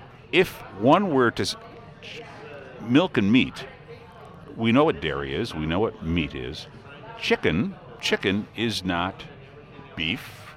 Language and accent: English; Illinois, United States; moved away; I opened this up by indicating when I moved to Iowa from Illinois years ago, it was very difficult to find anything that was kosher.